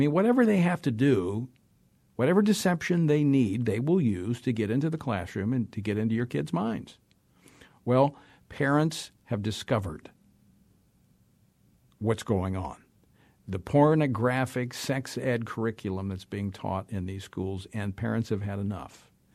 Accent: Louisiana, United States; We kind of blew the cover on this in my home state of Louisiana

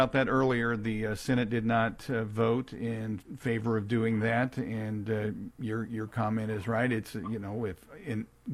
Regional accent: Missouri, United States; Let's go to Belinda in Missouri, my home state.

